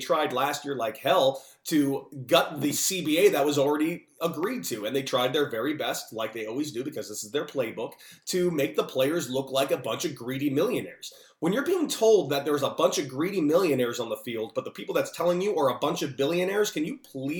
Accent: Los Angeles, California, United States; I grew up in Los Angeles, California. I grew up in a baseball hotbed.

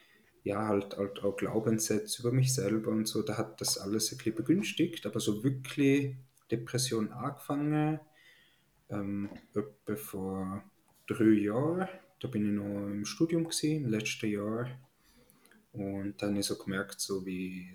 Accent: Ticino, Switzerland; moved away; bin aus dem Tessin ursprünglich, lebe jetzt in der Deutschschweiz, Mitte 20.

